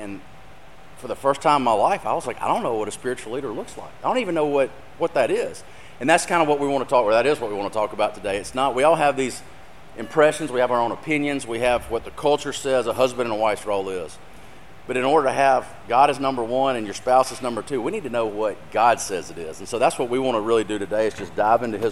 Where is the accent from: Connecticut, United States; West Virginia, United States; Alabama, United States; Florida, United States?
Alabama, United States; Birmingham; this is my wife, Kelly. We are from Birmingham, Alabama.